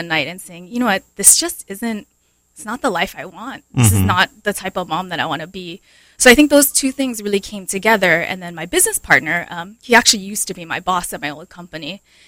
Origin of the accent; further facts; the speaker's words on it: Hawaii Kai, Hawaii, United States; I am. I'm born and raised in Hawaii.